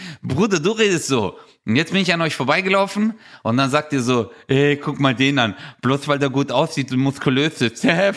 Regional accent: Stuttgart, Baden-Württemberg, Germany; Hat man bei uns in Stuttgart gesagt.

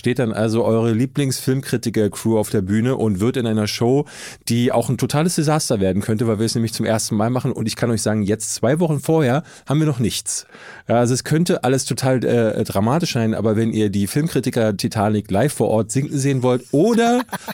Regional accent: Hamburg, Germany; ich komme doch aus Hamburg.

